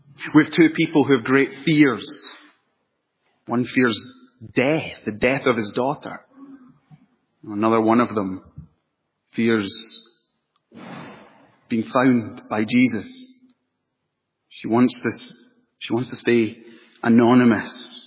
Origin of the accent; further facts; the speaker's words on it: Scotland, United Kingdom; And as a Scotsman, I just love this account